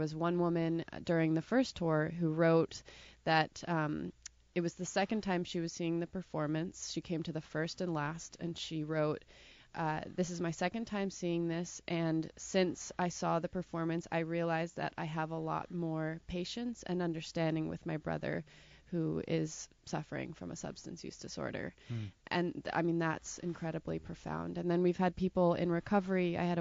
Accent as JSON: {"language": "English", "town": "Wakefield", "region": "Rhode Island", "country": "United States", "said": "I'm from South Kingstown, from Wakefield."}